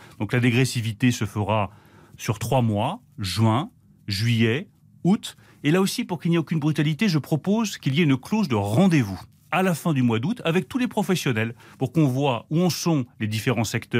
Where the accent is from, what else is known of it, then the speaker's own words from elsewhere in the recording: France; Moi, il se trouve que je suis français, que je cherche en France des solutions aux problèmes français.